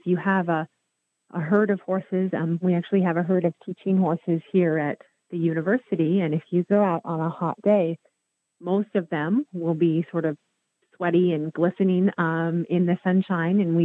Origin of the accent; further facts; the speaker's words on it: Northeast, United States; now in Florida, United States; And I'm from the Northeast and the Northwest originally.